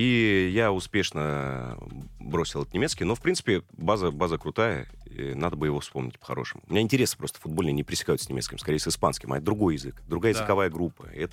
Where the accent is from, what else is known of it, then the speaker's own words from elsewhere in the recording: Moscow, Russia; born there; родился в Москве, как раз в Останкино родился.